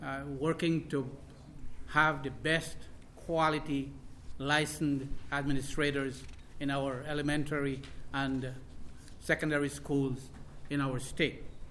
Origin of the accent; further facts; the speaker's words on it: Guyana; now in Burnsville, United States; I'm a transplant from Guyana, South America. I'm very happy to be here. This is my home. I live in Burnsville